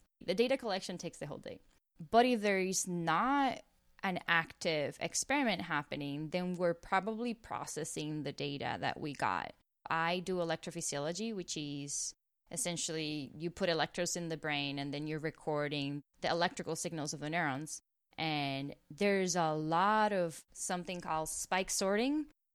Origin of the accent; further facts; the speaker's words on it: Puerto Rico; So I'm from Puerto Rico, and nobody in my family has ever left the island for pursuit of an education.